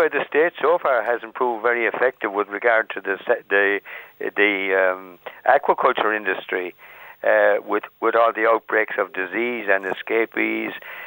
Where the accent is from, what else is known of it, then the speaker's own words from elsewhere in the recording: Ireland; And frankly, I just do not buy into it as an Irish citizen.